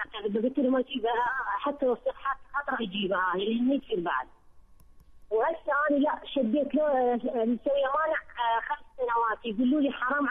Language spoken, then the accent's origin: Arabic; Iraq; من العراق.